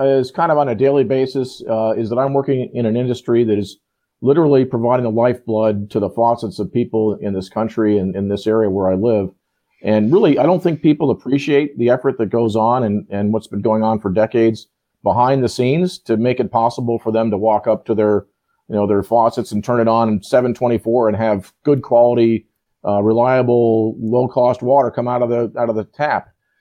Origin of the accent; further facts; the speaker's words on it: Vermont, United States; First of all, I was born and raised in Vermont as a country boy.